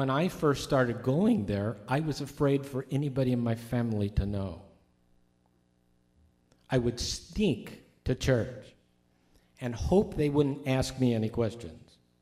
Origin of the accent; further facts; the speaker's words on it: California, United States; I was from California. They wanted to know what it was like in California.